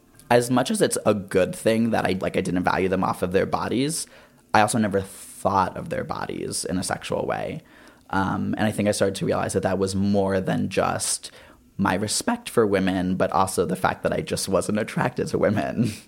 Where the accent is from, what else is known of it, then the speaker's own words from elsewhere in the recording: Columbus, Ohio, United States; I'm from Columbus, Ohio. I go to school at Yale University.